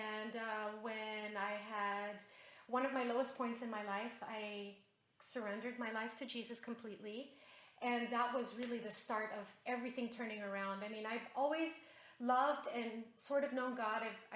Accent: Philippines; also born or lived in Utah, United States; so I'm half Filipino, half American. My dad was in the military, and I was born in Utah. Then 5.5 years later, we moved back to the Philippines, mm-hmm.

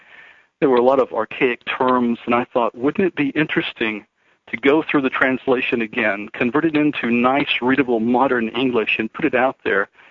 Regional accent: Deep South, United States; I am from the Deep South, the Bible Belt, and was going through seminary training

